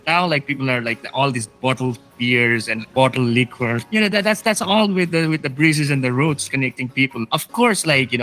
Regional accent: Nepal; Actually not, because the world for you, what was these bounds, that little valley that was a world enough in itself.

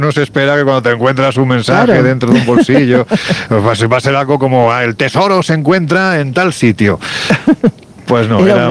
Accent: Jaén, Andalusia, Spain; que es precisamente mi tierra

